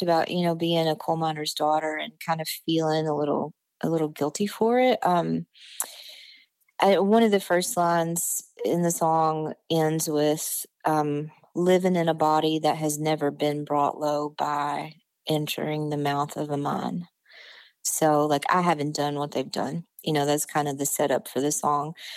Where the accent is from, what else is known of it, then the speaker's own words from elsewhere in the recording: McRoberts, Kentucky, United States; But I'm from Letcher County, Kentucky, and McRoberts specifically.